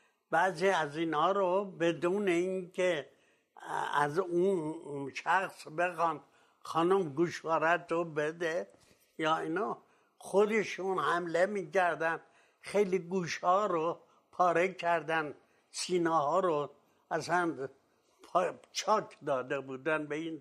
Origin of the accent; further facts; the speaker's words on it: Rafsanjan, Kerman, Iran; also born or lived in Paris, Sirjan; در من در اونجا متولد شدم، بعد از یه مدت کوتاهی هم که تحصیلات ابتدایی آغازش بود، از پاریس به رفسنجان منتقل شد.